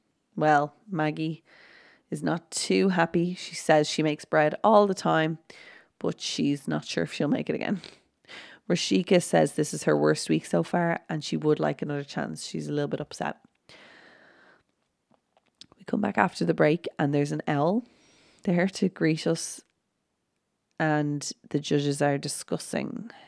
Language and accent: English; Dublin, Leinster, Ireland; I just love the way she pronounced burnt. I say burnt, I'm from Dublin, so burnt.